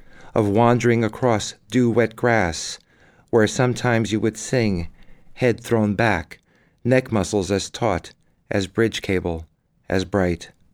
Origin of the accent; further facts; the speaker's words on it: New York City, New York, United States; I grew up in New York City, in Spanish Harlem. And to most people, if they bother to think of it at all, it's a horrible place. It's a slum. It's a ghetto. But to me, it was home.